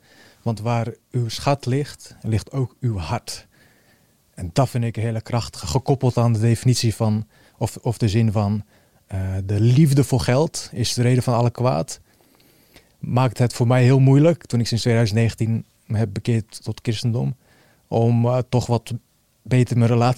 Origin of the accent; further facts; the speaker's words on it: Netherlands; Dus wat ben ik dan, een Nederlander of iemand uit Bosnië? Ook al ben ik in Nederland geboren natuurlijk. Dus als klein kind voelde ik me een Nederlander.